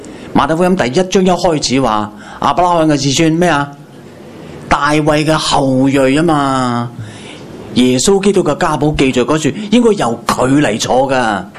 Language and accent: Cantonese; China; 即係喺我哋中國人嘅嗰個語句裏邊，術士好似邪啲咁樣啊。